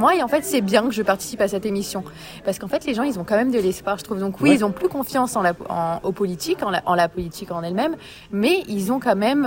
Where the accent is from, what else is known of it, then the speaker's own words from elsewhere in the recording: France; on est heureux, on a la santé, on est français